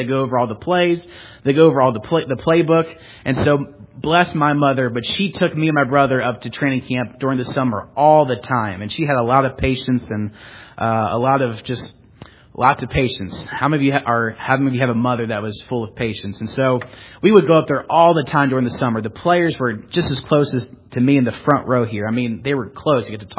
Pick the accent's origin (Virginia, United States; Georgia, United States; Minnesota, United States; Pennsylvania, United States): Pennsylvania, United States; Philadelphia; Most of you know that I grew up near Philadelphia, and I enjoy the Philadelphia Eagles.